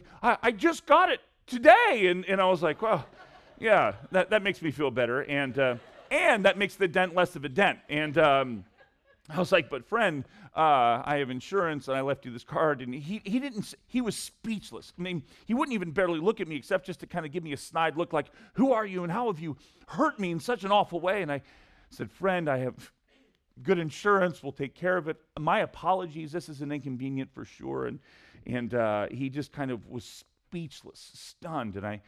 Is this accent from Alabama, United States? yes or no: no; Missouri, United States; Our family farms in Missouri, and I'm from Missouri, so I can call it